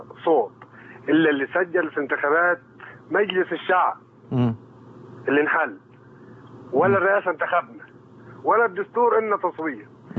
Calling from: Jordan; فأنا بتصل من الأردن عشان أقول لحضرتك حاجة

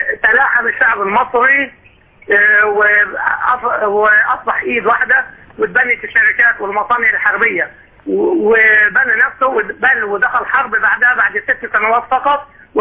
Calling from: Egypt; انا من مصر واعمل في ينبع.

